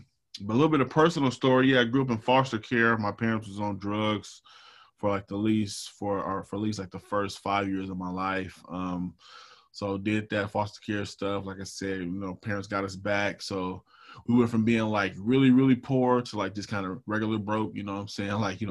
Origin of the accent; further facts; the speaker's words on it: Portland, Oregon, United States; I'm from Portland, Oregon. I, you know, grew up in Portland. You know, a lot of people don't really meet people from Oregon, especially black people.